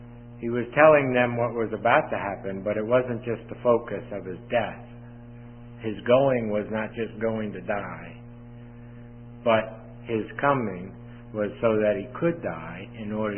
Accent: Long Island, New York, United States; Growing up in Long Island, being a Yankee fan, because the Yankees were there when the Mets weren't, and the Dodgers and the Giants had long since left.

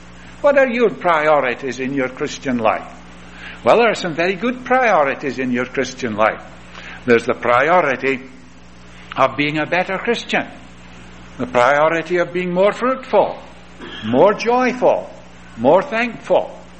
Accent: Scotland, United Kingdom; the home where I was brought up in Lanarkshire in Scotland.

